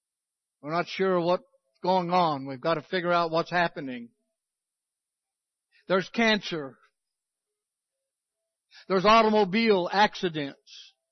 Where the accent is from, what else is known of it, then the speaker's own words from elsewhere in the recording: California, United States; now in Texas, United States; don't call me a Californian. I'm a Texan. I was raised with them. I got that blood in me, and I got here as quickly as I could. But I grew up in the land of earthquakes.